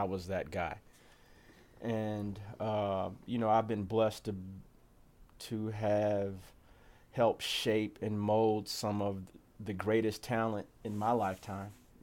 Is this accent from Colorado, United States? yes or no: no; St. Louis, Missouri, United States; So as a kid growing up in St. Louis, you know, I wasn't always involved in arts, and I was involved in sports.